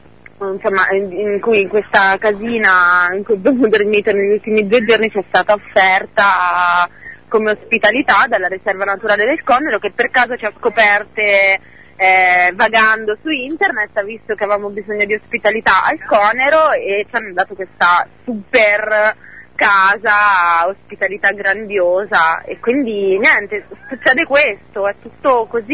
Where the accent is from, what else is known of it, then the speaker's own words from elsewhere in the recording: Marche, Italy; anch'io essendo marchigiana non avevo mai poi effettivamente guardato, osservato bene da vicino